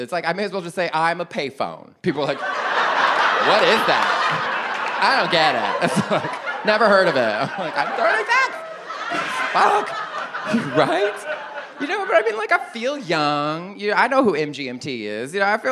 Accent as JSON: {"language": "English", "region": "Texas", "country": "United States", "said": "I'm not afraid of guns. I'm not. I'm from Texas, whatever."}